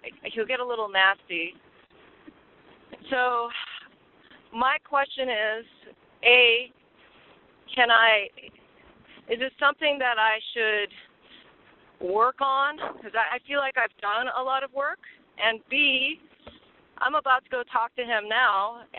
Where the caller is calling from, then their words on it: Los Angeles, California, United States; I'm calling from Los Angeles.